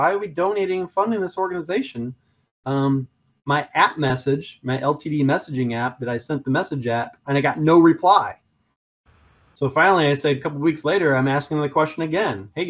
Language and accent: English; Columbus, Ohio, United States; No, well, Columbus, Ohio is my hometown. That's where I live.